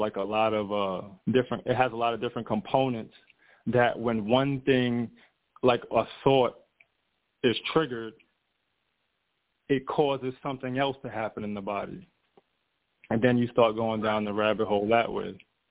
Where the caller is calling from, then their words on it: Atlanta, Georgia, United States; I'm calling from Atlanta, Georgia.